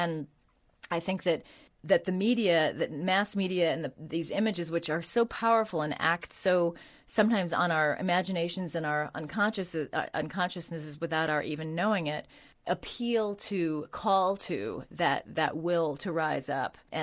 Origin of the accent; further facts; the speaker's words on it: San Francisco, California, United States; I grew up in San Francisco during the 70s, and I was obsessed with an invisible presence of the 1960s, which I had missed.